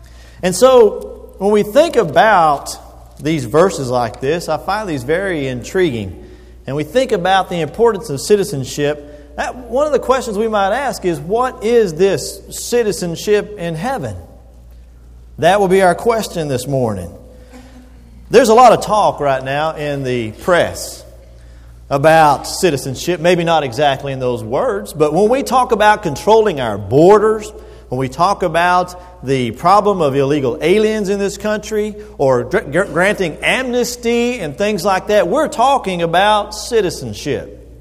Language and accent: English; United States; You know, in Paraguay, nobody thinks I'm American.